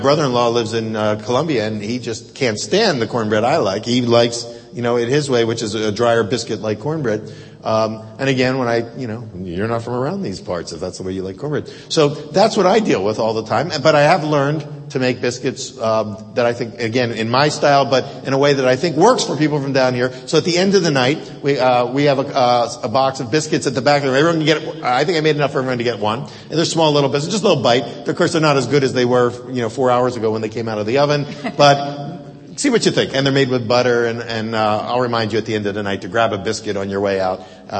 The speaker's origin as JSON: {"language": "English", "town": "Philadelphia", "region": "Pennsylvania", "country": "United States", "also_born_or_lived": "Boston", "said": "I'm from Philadelphia, from the Northeast area, North Central and Northeast. I lived in Boston for a long time."}